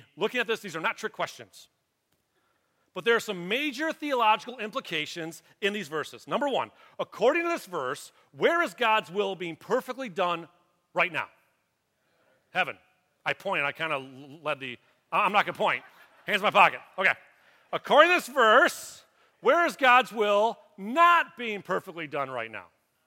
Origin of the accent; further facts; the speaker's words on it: Michigan, United States; I was born and raised in the Catholic Church, grew up here on the east side, made my confirmation, and everything, St. Ronald's Church on 15 Mile by Garfield.